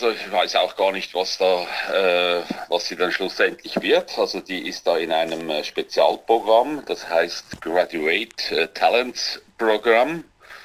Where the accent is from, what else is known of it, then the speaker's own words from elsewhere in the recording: Switzerland; accent: Swiss German; wahrscheinlich eben auch mit meinem Dialekt, vielleicht halt der Schweizer Dialekt